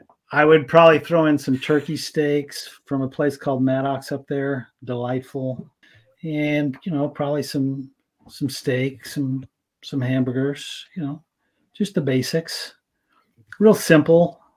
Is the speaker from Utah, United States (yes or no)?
yes; Utah, United States; I would have to go with my home state of Utah.